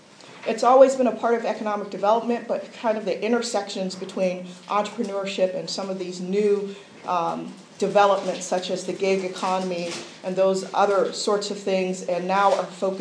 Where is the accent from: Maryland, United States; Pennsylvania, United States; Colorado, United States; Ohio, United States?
Pennsylvania, United States; Pittsburgh; I am from Pittsburgh, and I did my master's down the street at Carnegie Mellon, so I'm very familiar with Pittsburgh. Very interesting to grow up here, go away to college, come back, go to graduate school, go away, come back as a professional several times